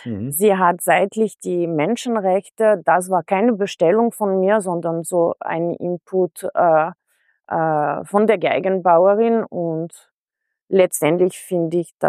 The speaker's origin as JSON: {"language": "German", "town": "Paris", "region": "Île-de-France", "country": "France", "tie": "born or raised there", "also_born_or_lived": "Greece", "moved": "as an adult", "lives_now": "Vienna, Austria", "said": "bin halb Griechin, halb Französin, in Griechenland geboren und in Paris groß geworden. Und 2002 bin ich nach Wien ausgewandert fürs Studium"}